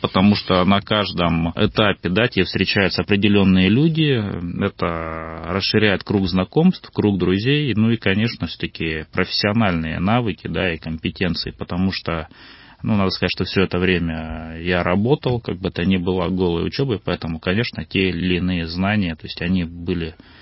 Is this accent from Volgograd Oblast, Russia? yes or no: no; Bratsk, Irkutsk Oblast, Russia; Я сибиряк, да. Я родился на севере области, теперь уже можно так сказать. Это город Братск, поселок Гидростроители. Собственно говоря, там прошло мое детство. Ну а ближе уже к вузу, где-то лет, наверное, в 16, мы переехали в Иркутск.